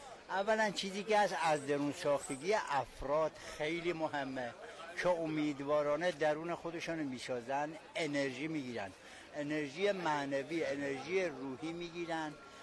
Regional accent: Hamadan, Iran; از همدان هستم، با همسرم اومدیم.

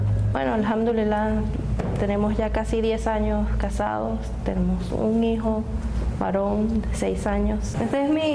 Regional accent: Caracas, Capital District, Venezuela; nací en Caracas, crecí en una familia cristiana protestante.

